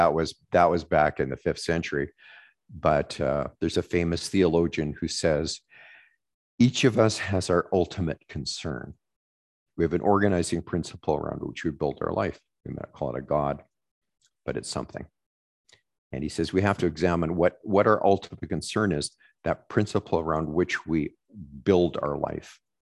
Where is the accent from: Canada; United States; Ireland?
Canada; Manitoba; I'm from Manitoba, so we look down upon that kind of thing.